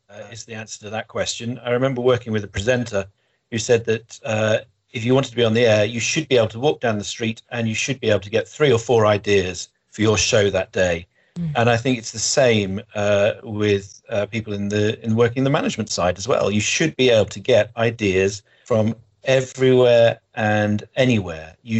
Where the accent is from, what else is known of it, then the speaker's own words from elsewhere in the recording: Bromsgrove, West Midlands, United Kingdom; When I was growing up in Bromsgrove, listening to the radio underneath the duvet, you had to remember the frequencies.